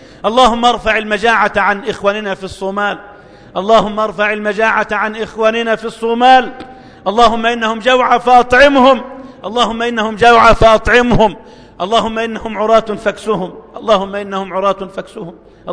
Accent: Egypt; اللهم اجعل مصرنا أمنا أمانا وسائر بلاد المؤمنين، اللهم اجعل بلدنا مصر أمنا أمانا وسائر بلاد المسلمين.

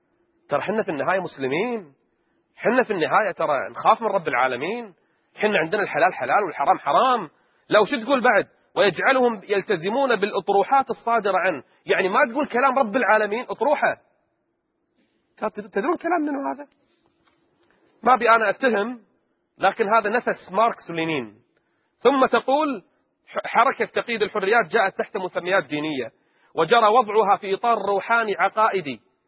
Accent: Kuwait; يؤيدون منع الاختلاط في كل مراحل التعليم عندنا في الكويت

